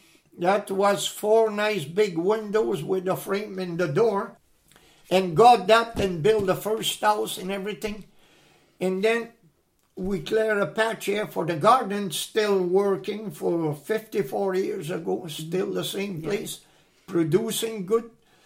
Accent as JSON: {"language": "English", "town": "Montreal", "region": "Quebec", "country": "Canada", "tie": "born there", "said": "I was born in Montreal, and my parents moved west from there."}